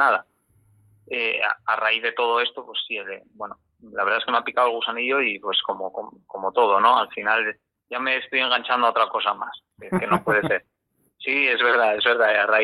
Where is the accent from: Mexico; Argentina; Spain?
Spain; Gijón, Asturias; De aquí, de Gijón.